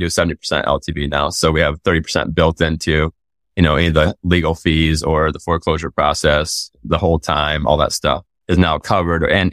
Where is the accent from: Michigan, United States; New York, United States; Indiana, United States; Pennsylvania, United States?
Michigan, United States; I think the worst job I ever had was I grew up in Michigan and then we had a job at a golf course driving range.